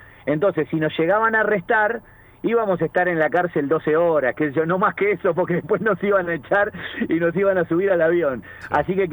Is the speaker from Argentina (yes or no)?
yes; Argentina; Como somos argentinos y nos encanta nuestro país y amamos nuestro país